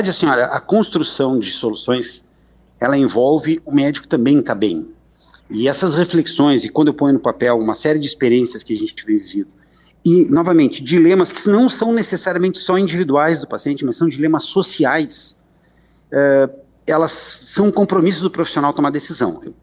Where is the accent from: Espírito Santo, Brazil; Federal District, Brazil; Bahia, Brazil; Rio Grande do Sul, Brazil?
Rio Grande do Sul, Brazil; accent: gaúcho; eu sou gaúcho, tá? E moro lá no Rio Grande do Sul, eu brinco, viu, que como eu não tenho sotaque, aí o pessoal não sabe, eu tô brincando, eu reconheço que eu tenho sotaque.